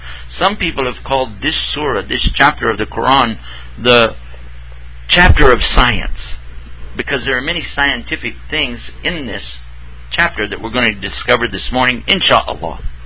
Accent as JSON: {"language": "English", "region": "Texas", "country": "United States", "said": "I'm going to try my best to pronounce it right too, but I am from Texas, so I do have a handicap when it comes to speech."}